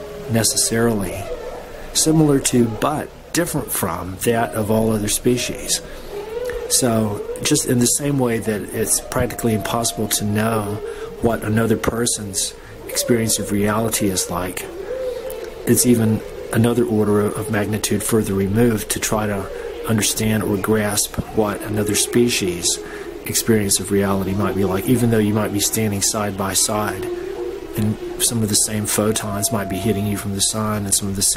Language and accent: English; North Carolina, United States; ever since I grew up in North Carolina